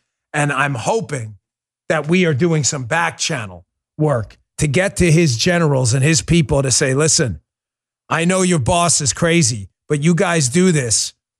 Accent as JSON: {"language": "English", "town": "New York City", "region": "New York", "country": "United States", "tie": "born or raised there", "said": "Listen, I grew up in New York City."}